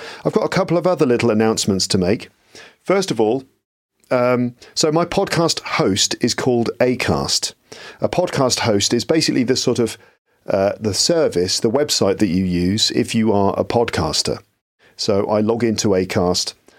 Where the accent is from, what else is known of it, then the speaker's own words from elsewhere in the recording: England, United Kingdom; now in Paris, France; So Alistair Budge interviewing me about being an Englishman in Paris.